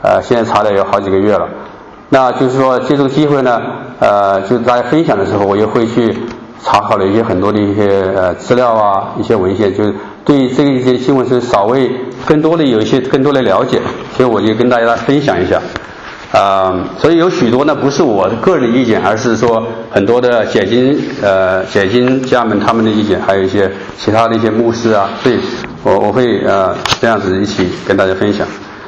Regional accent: China; 我们中国人

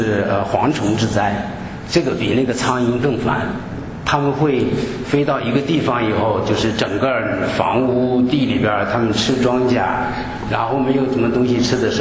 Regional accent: Hebei, China; 在我们家，我们河北人都是住的平房，很低，

